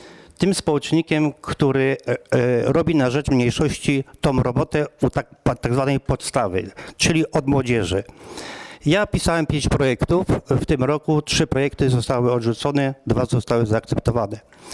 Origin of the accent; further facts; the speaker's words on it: Przemków, Lower Silesian Voivodeship, Poland; A pochodzę z miejscowości Przemków.